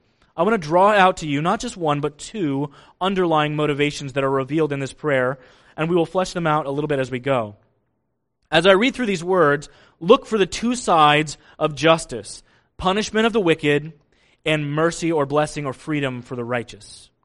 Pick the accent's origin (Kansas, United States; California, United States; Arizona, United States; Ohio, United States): Kansas, United States; So I grew up in Kansas. It was easy to do this. I found a bridge out in the middle of nowhere where there were never any cars